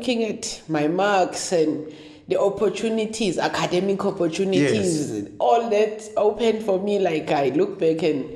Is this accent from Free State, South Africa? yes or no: yes; Kutlwanong, Free State, South Africa; I'm from Kutlwanong, so I understand.